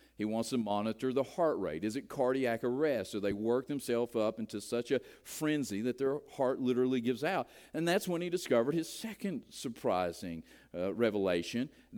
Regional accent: West Virginia, United States; I grew up in West Virginia, as you know, got saved, went to church in West Virginia. West Virginians have a way of saying things.

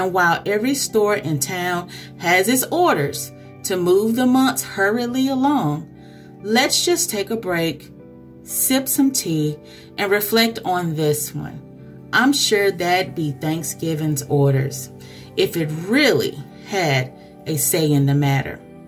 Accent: Arkansas, United States; So I'm originally from Arkansas, so that's what we call it there, all right? I know y'all call it stuffing someplace else, but it's dressing in Arkansas.

